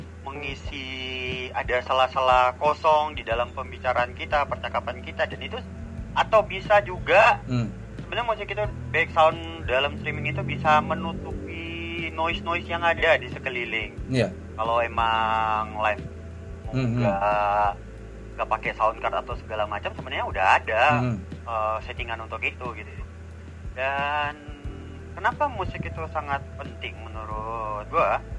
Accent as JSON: {"language": "Indonesian", "town": "Manado", "region": "North Sulawesi", "country": "Indonesia", "said": "Nah itu mungkin dari gue asli orang Manado."}